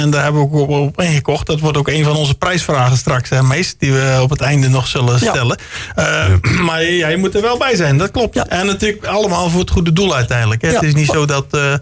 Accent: Zeeland, Netherlands; ik kom uit Zeeland-Vlaanderen, ja. Meestens is wel een Tolse familie.

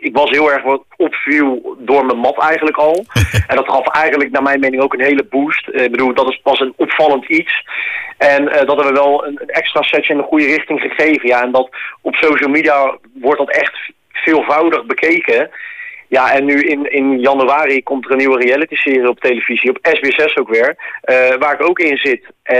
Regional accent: The Hague, South Holland, Netherlands; accent: Hague; Ja, ik heb echt een Haagse mat al sinds mijn geboorte gehad.

